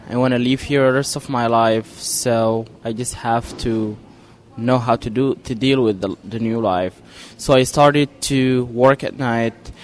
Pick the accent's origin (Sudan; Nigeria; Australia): Sudan; now in United States; I'm from Sudan, Africa.